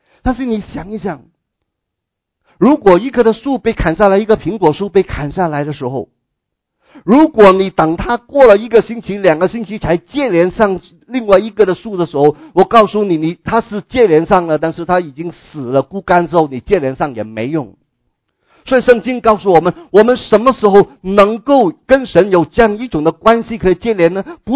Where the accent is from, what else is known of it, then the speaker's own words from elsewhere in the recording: China; 我们中国人过年就喜欢放买那个桃花好